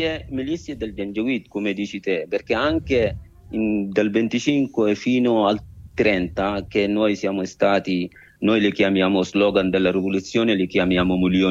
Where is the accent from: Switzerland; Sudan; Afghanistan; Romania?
Sudan; Darfur; Italian is a second language; now in Italy; io vengo dalla zona del Darfur dove è stato genocidio